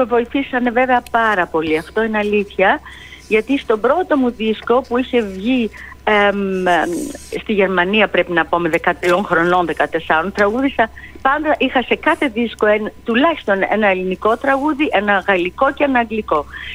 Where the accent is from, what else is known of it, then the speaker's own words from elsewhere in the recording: Greece; χαίρομαι βέβαια ειδικά που θα είμαι στην πατρίδα μου και στο Ηρώδιο στις 6 Σεπτεμβρίου για να τραγουδήσω